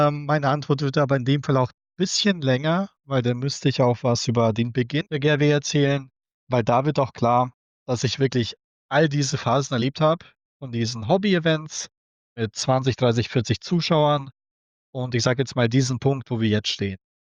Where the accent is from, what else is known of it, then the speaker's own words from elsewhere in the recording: Ebersdorf, Germany; Ich bin aus Ebersdorf